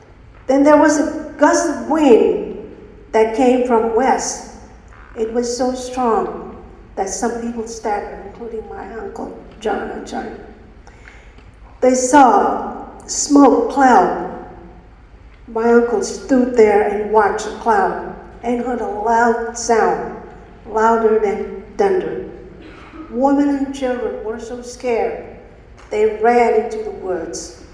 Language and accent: English; Rongelap, Marshall Islands; I was only 4 years old when the U.S. returned the Rabaul people back to the island.